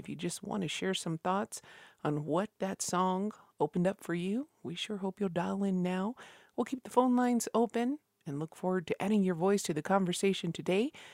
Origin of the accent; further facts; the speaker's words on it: Mesota Pueblo, New Mexico, United States; from Mesota Pueblo